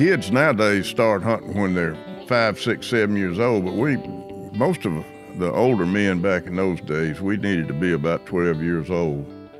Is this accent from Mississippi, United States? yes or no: yes; Indianola, Mississippi, United States; I'm from Indianola, Mississippi.